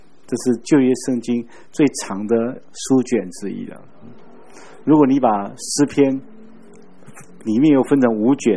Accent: China; 我们中国人说路遥知马力嘛，是吧？

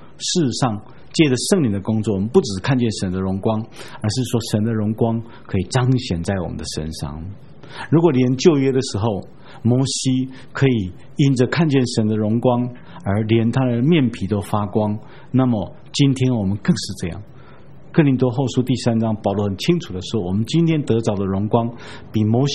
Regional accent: China; 我们中国人早就预言这一件事

